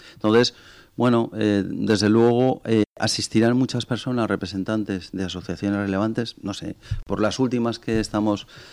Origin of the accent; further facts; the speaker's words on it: Valencian Community, Spain; tenemos que hacerlo por esa doble perspectiva, como valencianos y desde luego por la utilidad social.